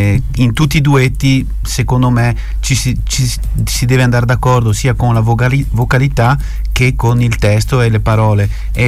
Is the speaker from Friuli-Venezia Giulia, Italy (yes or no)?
yes; Droipo, Friuli-Venezia Giulia, Italy; Dico Droipo.